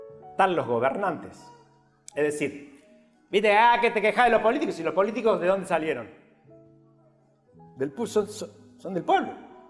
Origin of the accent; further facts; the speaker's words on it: Argentina; born there; Me hizo nacer en Argentina